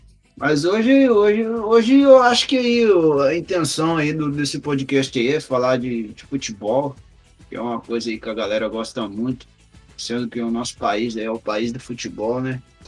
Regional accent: Andirá, Paraná, Brazil; sou daqui de Andirá mesmo, tava em Londrina, mas agora tô retornando aí

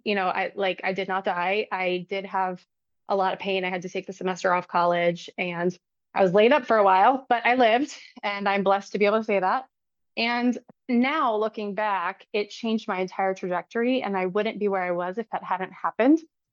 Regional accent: Maryland, United States; So I am from Maryland, born and raised, went to high school at Gaithersburg High School, went to college at Towson.

